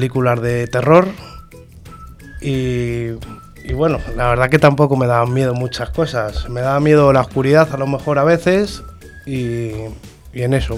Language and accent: Spanish; Madrid, Community of Madrid, Spain; born there; Nací en el año 1987, en Madrid.